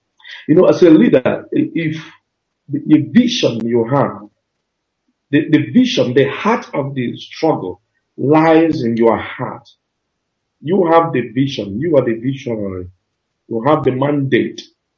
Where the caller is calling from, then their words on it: Vicenza, Veneto, Italy; I'm based in Italy.